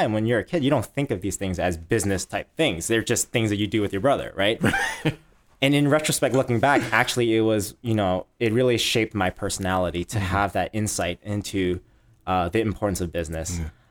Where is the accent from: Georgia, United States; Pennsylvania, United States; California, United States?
California, United States; Oakland; So I grew up in California in this place called Oakland. You know, I moved around a lot as a kid.